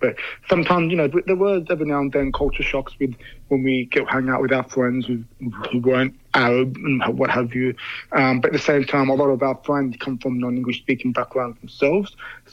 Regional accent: Sydney, New South Wales, Australia; even though Sydney, where I grew up in Western Sydney, is a very multicultural part of Australia, and the suburb that I was in, Parramatta area, is very multicultural, especially with Lebanese people.

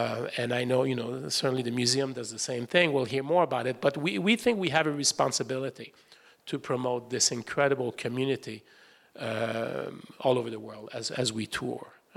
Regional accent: Montreal, Quebec, Canada; also born or lived in New York / Melbourne; now in Cleveland, United States; I lived in New York, I was in Melbourne, Australia, I'm from Montreal, you know.

